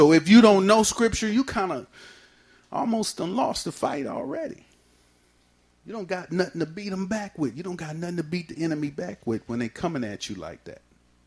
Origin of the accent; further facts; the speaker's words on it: San Francisco, California, United States; I grew up in Bayview Hunters Point, San Francisco. I still live in that community.